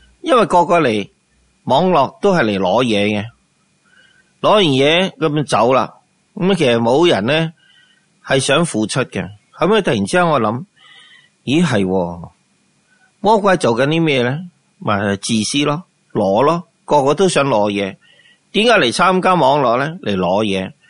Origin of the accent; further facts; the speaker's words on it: China; 特别我哋中国人要学嘅功课